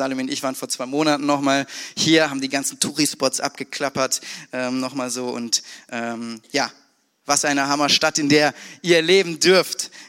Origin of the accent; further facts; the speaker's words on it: Lörrach, Baden-Württemberg, Germany; now in Mainz, Germany; Und eigentlich komme ich aus dem ganz Südwesten von Deutschland. Also nicht Mainz, sondern ursprünglich komme ich aus Lörrach.